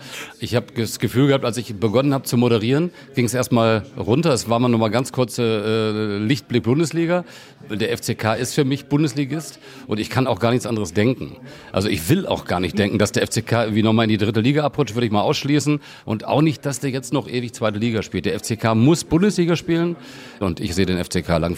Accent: Hannover, Lower Saxony, Germany; wir kommen aus dem Niedersächsischen, aus Hannover.

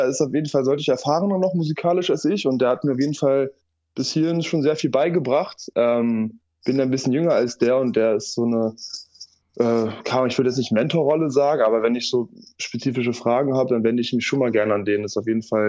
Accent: Berlin, Germany; Ich bin ja auch gebürtiger Berliner

